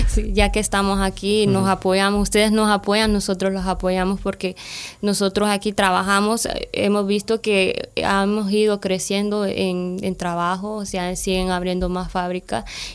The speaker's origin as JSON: {"language": "Spanish", "town": "San Isidro", "region": "Choluteca", "country": "Honduras", "said": "De hecho, ya en mi país yo iba de vicealcaldesa. ¿Ah? Sí, en un pueblo que se llama San Isidro Choluteca."}